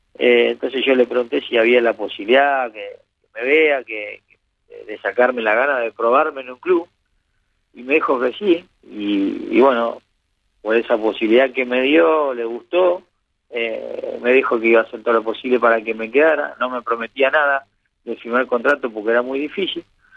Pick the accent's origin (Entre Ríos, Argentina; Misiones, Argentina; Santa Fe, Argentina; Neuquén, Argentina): Misiones, Argentina; Monte Carlo; empecé en un club de barrio, en mi pueblo, en Huracán de Monte Carlo.